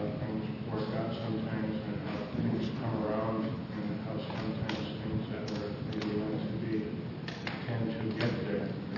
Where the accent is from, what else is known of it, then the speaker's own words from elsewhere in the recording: Midwest, United States; I come from the Midwest, and I came back to the Midwest to visit my family